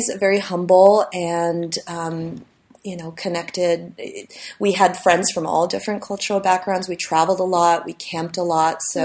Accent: San Francisco, California, United States; My parents brought me to a lot of protests growing up in San Francisco, went to a lot of political, theater, the mime troupe.

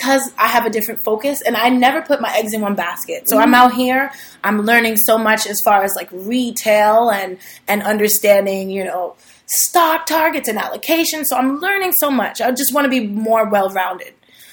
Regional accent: Queens, New York, United States; now in San Francisco, United States; Me being from Queens, New York, born and raised in Queens, working all the time in Manhattan.

